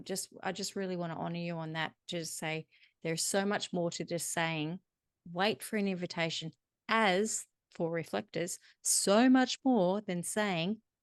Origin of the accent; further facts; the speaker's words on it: Australia; accent: Australian; As my Australian isn't coming out, it's not all shit.